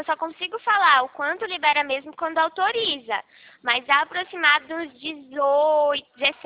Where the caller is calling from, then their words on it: Rio Claro, São Paulo, Brazil; Eu falo de Rio Claro, São Paulo.